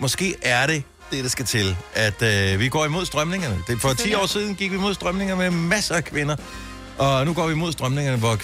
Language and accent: Danish; Jutland, Denmark; jeg er jo fra Jylland oprindeligt.